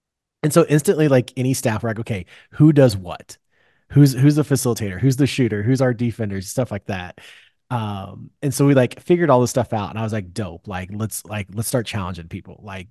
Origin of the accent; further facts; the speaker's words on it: Indiana, United States; I was like, I'm from Indiana. Absolutely, I will be our scorer.